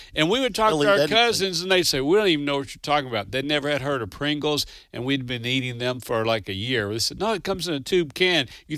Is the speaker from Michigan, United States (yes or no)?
no; Owensboro, Kentucky, United States; Our town where I grew up in Owensboro, Kentucky, 50,000 people